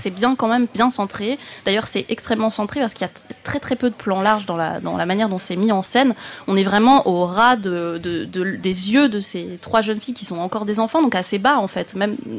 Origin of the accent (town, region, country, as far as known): France